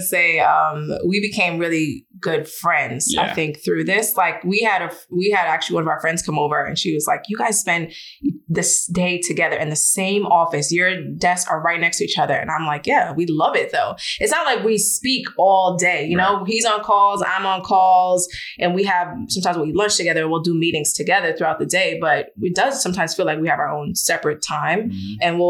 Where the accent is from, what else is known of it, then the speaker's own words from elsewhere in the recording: New York, United States; moved away as an adult; We were born and raised in New York.